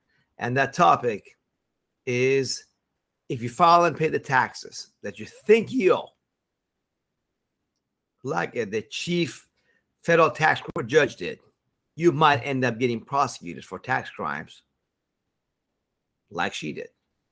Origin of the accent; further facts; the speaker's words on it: Iran; now in United States; You see, folks, I came from Iran, where we had no freedoms, no rights.